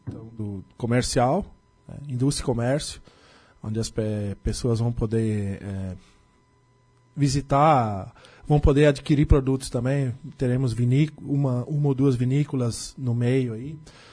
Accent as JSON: {"language": "Portuguese", "town": "Teutônia", "region": "Rio Grande do Sul", "country": "Brazil", "tie": "born or raised there", "said": "Eu sou da região alemã, sou natural de Teutônia"}